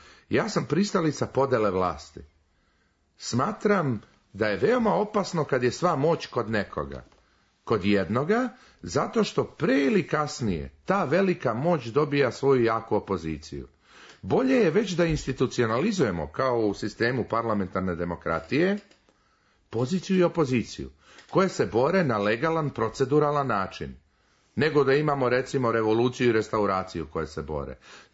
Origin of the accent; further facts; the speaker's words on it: Serbia; Znači, kod nas u Srbiji, a u evropskoj istoriji često, koja je bila burna jednako koja je naša srpska